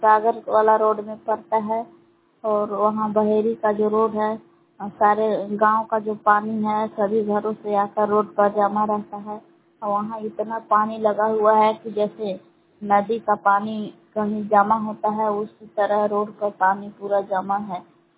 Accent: Bilan, Bihar, India; ग्राम बिलान जिला कैमूर बबुआ के निवासी हूँ।

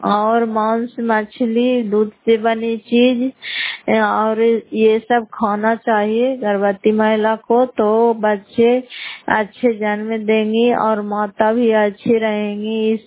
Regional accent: Fatehpur, Bihar, India; घर फतेहपुर, पंचायत मकौता, जिला नालंदा, किराए पसराय ब्लॉक की निवासी हूँ।

